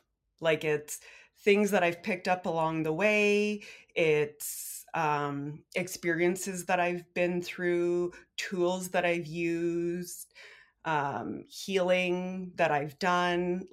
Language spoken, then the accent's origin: English; Fort McPherson, Northwest Territories, Canada; I'm a Tetlikwichin from Fort McPherson.